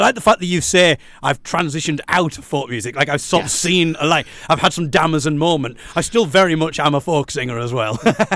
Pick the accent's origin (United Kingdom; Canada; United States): United Kingdom; But I am so British and polite that not only will I then thank them for taking me across the road